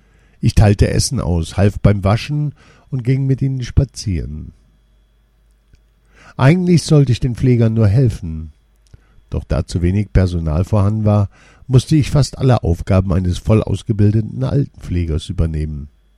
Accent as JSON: {"language": "German", "country": "Angola", "second_language": "German", "moved": "yes", "lives_now": "Germany", "said": "Ich komme aus Angola. Ich bin 20 Jahre alt. Momentan gehe ich in Deutschland zur Schule"}